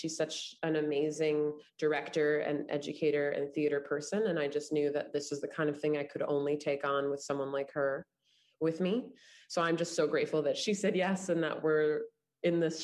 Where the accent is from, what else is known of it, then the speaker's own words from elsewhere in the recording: Montreal, Quebec, Canada; And although we're both from Montreal and I went to NTS and stayed in Montreal and then moved to Toronto